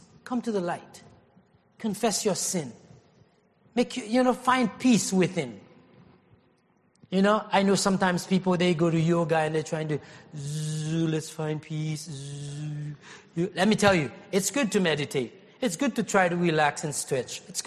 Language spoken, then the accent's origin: English; Haiti; I grew up in Haiti, and people don't have the opportunity.